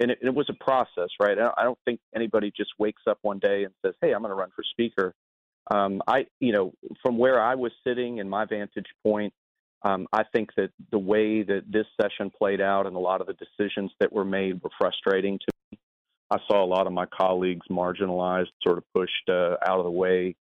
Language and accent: English; Houston, Texas, United States; also born or lived in Minnesota; Yeah, so I was actually born in Minnesota, but I got to Texas when I was 5 years old.